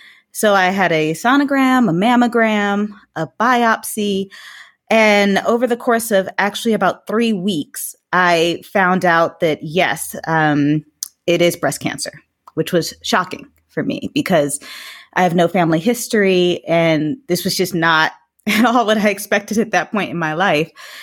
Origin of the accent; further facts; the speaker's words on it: United States; now in France; I'm American. I am a journalist.